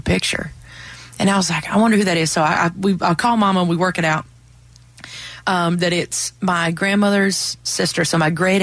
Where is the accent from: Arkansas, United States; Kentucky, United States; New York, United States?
Arkansas, United States; Mammoth Spring; And then when I was growing up in Mammoth Spring, we lived really close to Hardy. Like, that's where I went to high school, was over in Highland.